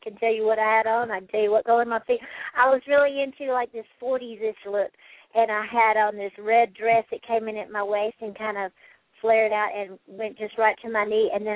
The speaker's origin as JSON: {"language": "English", "region": "Tennessee", "country": "United States", "said": "I was from Nashville and Memphis"}